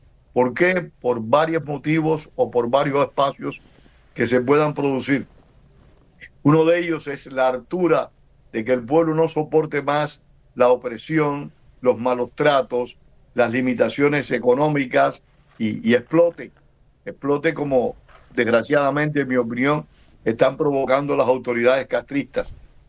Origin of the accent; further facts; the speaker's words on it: Cuba; de lo que hemos producido como cubanos a través de cientos de años.